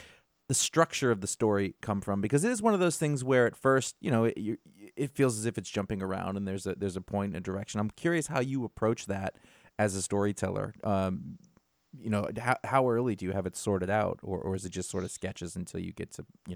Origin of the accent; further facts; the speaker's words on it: Brunswick, Maine, United States; Brunswick, Maine. Very, okay. Very far removed from that.